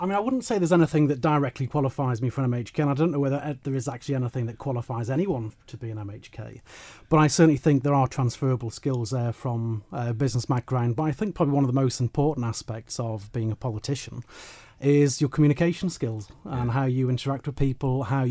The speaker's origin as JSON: {"language": "English", "town": "Port St Mary", "country": "Isle of Man", "tie": "born or raised there", "lives_now": "Arbury", "said": "Yeah, well, I'm 36 years old. I was born and raised in Port St Mary. I now live in Arbury with my partner and son."}